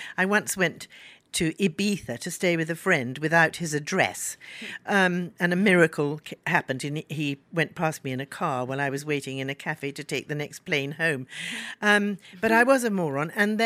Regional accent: India; born there; I was born in India.

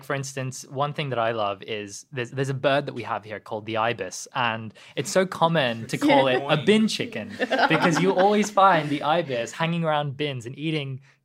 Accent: Australia; And even the way that we say Australia, we go Straya, right? Yeah. Like Straya. It doesn't make any sense, but hey, we love it.

